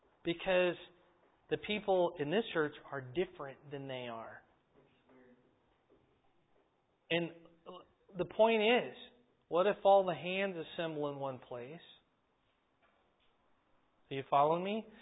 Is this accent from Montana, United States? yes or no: no; Fort Dodge, Iowa, United States; I grew up in Fort Dodge. I was born in Fort Huachuca, Arizona, by the way.